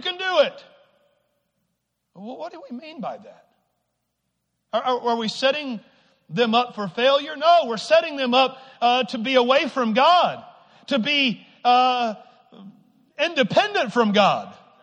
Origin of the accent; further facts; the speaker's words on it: Arkansas, United States; I grew up in Arkansas in a small town of about 800 people. Everybody knew everybody.